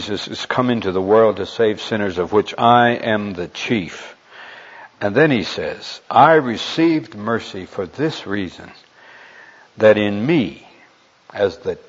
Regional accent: Montana, United States; I grew up in Montana, where there are a lot of sheep.

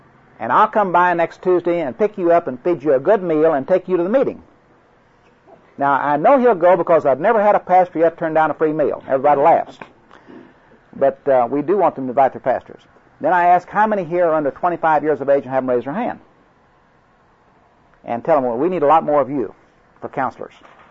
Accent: Oklahoma, United States; accent: Oklahoma; I apologize for my Oklahoma accent.

